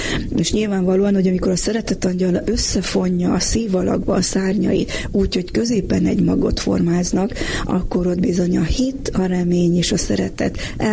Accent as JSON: {"language": "Hungarian", "town": "Corund", "region": "Harghita", "country": "Romania", "tie": "born or raised there", "lives_now": "Budapest, Hungary", "said": "Budapesten élek, soha nem mulasztom el, hogy együtt töltsem édeszüleimmel a karácsonyt. Legtöbb esetben én utazom haza korondra, a szülőföldemre"}